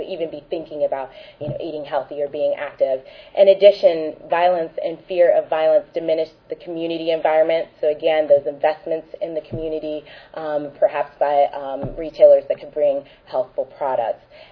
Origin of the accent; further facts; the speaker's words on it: Youngstown, Ohio, United States; I'm from Youngstown, Ohio, and when I moved out of Youngstown, a family friend moved into the house there